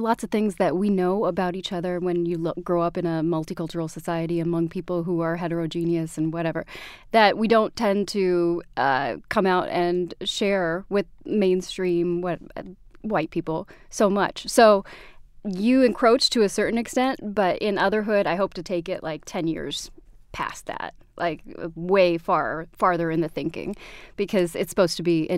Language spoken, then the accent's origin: English; United States; born there; English is a second language; when I grew up, I was born in the States. I was raised initially in the language, and I spoke it.